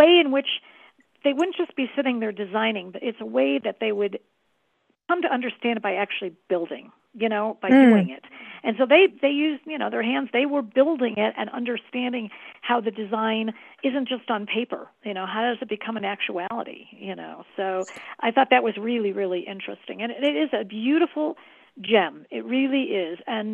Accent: Chicago, Illinois, United States; I was being born and raised in Chicago.

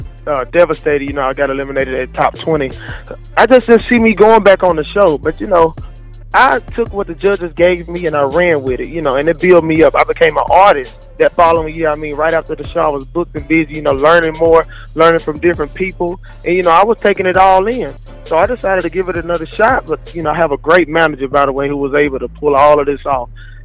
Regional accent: Meridian, Mississippi, United States; I'm from Meridian, Mississippi.

